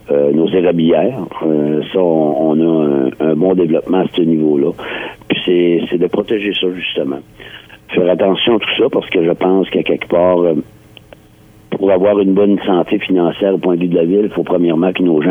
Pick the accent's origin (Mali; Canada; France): Canada; Saint-Quentin, New Brunswick; je connais, autrement dit, l'ADN beaucoup de mon coin de pays, parce qu'on sait très bien que la forêt, c'est l'ADN de Saint-Quentin.